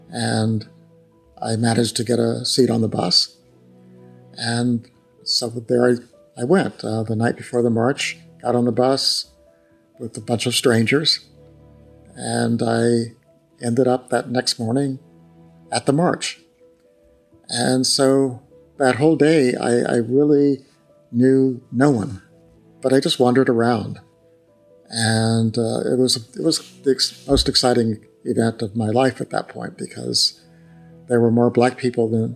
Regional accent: New Mexico, United States; Growing up in New Mexico, you think of 500 miles as not that far. You know, it was a big state.

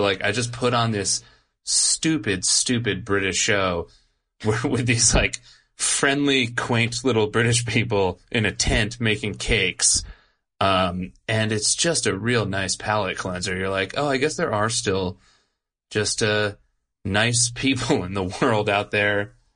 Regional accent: Connecticut, United States; because I'm from Connecticut

